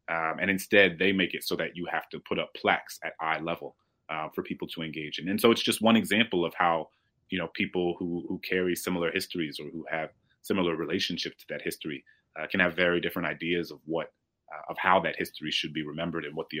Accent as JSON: {"language": "English", "town": "New Orleans", "region": "Louisiana", "country": "United States", "tie": "born or raised there", "said": "And so I was looking around my hometown in New Orleans"}